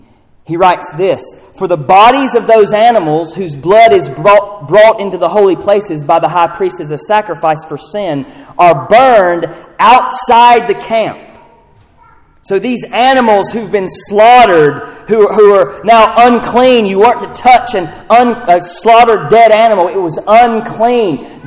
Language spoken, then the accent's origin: English; North Carolina, United States; Where I grew up in North Carolina is not my home.